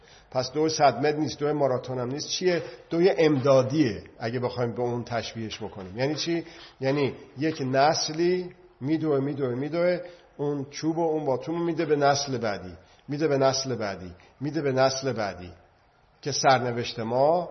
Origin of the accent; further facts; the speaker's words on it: Iran; من ایرانی باید ایران باشه که بگم من ایرانی هستم؟ باید ایران باشه.